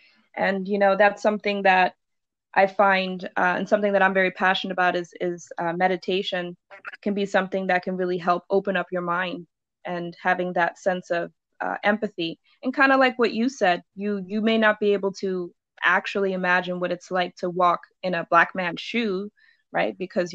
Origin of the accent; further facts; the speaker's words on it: Netherlands; growing up in a predominantly white country, I've been around quote unquote friends growing up in Holland